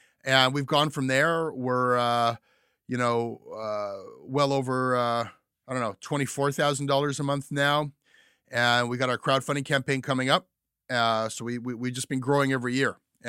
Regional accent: United States; And so many of the things you describe, just like my hometown in America.

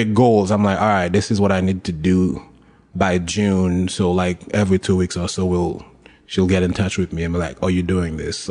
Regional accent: Haiti; Well, not move as in go and live there, but I do want to make a couple of things happen because I found this thing and I think it's great and I see a lot of talent. I would love to introduce it to Haiti.

